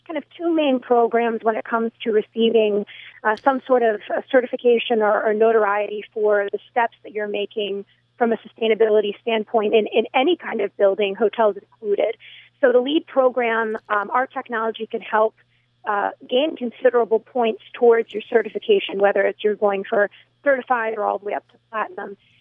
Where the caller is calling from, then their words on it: New York City, New York, United States; Actually, I'm calling in from New York City today, so it is It is actually a balmy 55 outside.